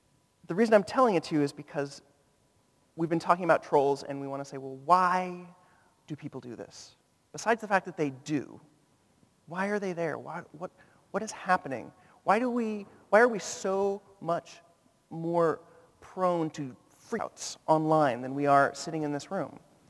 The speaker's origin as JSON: {"language": "English", "region": "California", "country": "United States", "said": "Well, I'm from California. We say, dude, are you having a bad day?"}